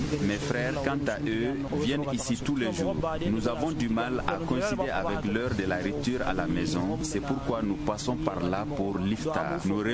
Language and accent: French; Mali; Alors que chez nous, au Mali, nous avons des riches qui peuvent faire la même chose.